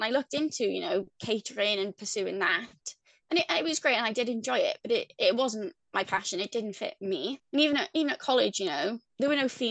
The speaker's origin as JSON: {"language": "English", "town": "Bridgend", "region": "Wales", "country": "United Kingdom", "said": "I'm from Bridgend in South Wales"}